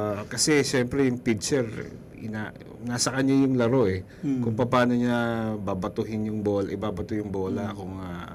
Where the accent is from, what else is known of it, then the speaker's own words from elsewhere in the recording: Mimaropa, Philippines; Actually, sa baseball, ang naalala ko, sa amin sa Mindoro, nilalaro ito ng maraming tao.